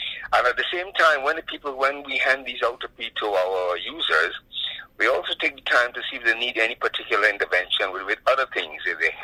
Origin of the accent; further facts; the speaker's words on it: Canada; And I don't think as a Canadian society who's not afraid to demonstrate to the rest of the world that we are compassionate, humane people